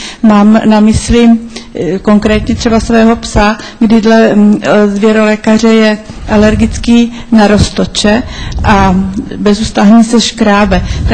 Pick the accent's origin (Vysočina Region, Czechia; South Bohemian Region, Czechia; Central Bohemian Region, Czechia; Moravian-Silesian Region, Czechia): Vysočina Region, Czechia; Moravské Budějovice; Já jsem dětská lékařka z Moravských Budějovic